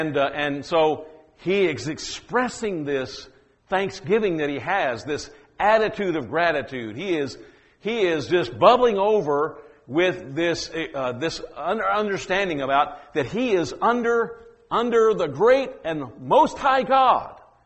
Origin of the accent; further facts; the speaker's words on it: Louisiana, United States; Now, I don't know, I'm originally from Louisiana, and so when we say, we don't just say sing, we say sang.